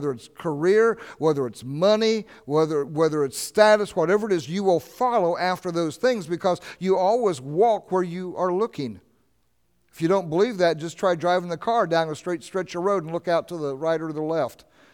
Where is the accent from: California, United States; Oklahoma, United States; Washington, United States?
Oklahoma, United States; I was raised in Oklahoma